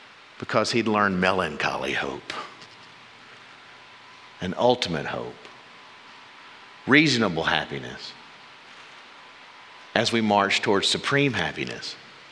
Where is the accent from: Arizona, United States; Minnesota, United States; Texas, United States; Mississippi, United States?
Mississippi, United States; I grew up in Mississippi with a tradition of fifes and drums.